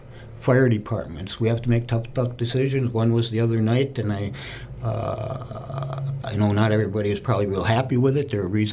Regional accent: Port Edwards, Wisconsin, United States; I grew up here. I've lived here my entire life. I grew up in Port Edwards. I went to grade school there. I went to Assumption High School in the Rapids.

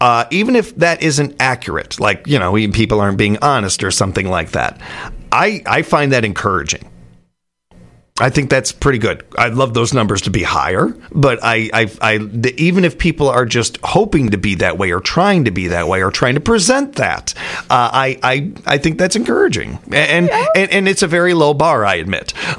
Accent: Chicago, Illinois, United States; where I was growing up in Chicago, we had Lake Michigan and everything, but I didn't really have a lot of experience swimming.

